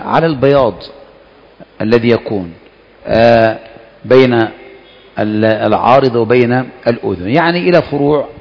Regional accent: Egypt; ومن هنا كان يكثر عندنا في مصر أن يمسح رأس ثلاث مرات وحده

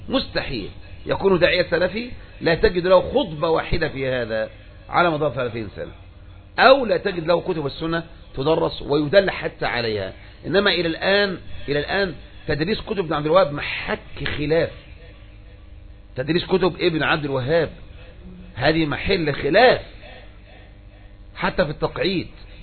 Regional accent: Egypt; ما يوجد بلد على وجه الارض عندنا في مصر الا وتجد فيها قبر يعبد

